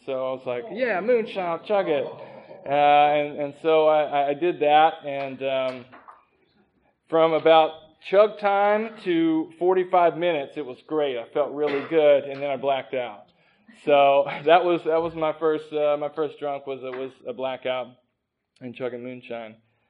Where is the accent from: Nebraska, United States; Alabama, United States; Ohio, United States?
Alabama, United States; So, rewind, I'm from Alabama, in case you hear that when I talk, everybody else seems to. So, I grew up in Alabama